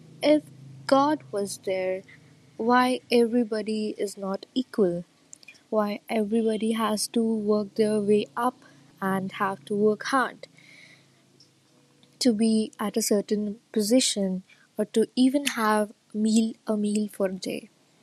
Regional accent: India; I'm an atheist from India, and I'm from a Hindu Brahmin family.

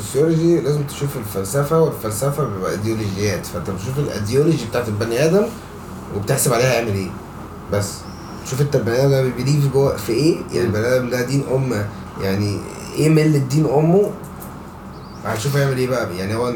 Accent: Egypt; انا بحب ان انا مصري

